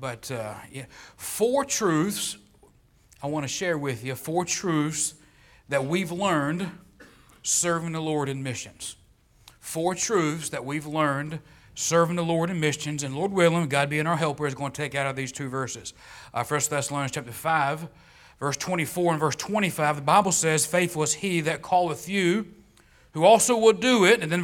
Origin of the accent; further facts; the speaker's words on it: Chesapeake, Virginia, United States; I'm from Southeast Virginia. If you know that part, it's Chesapeake is where I grew up, but not in town.